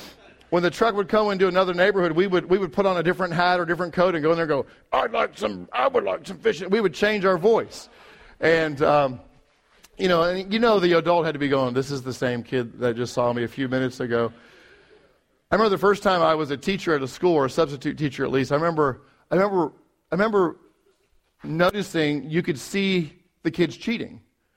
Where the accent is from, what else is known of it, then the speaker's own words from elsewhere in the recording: England, United Kingdom; I grew up in England.